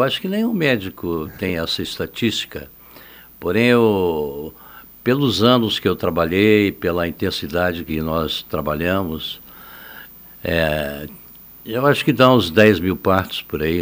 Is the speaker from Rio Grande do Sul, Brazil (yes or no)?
yes; Porto Alegre, Rio Grande do Sul, Brazil; now in Timbó, Brazil; Olha, eu vim de Porto Alegre.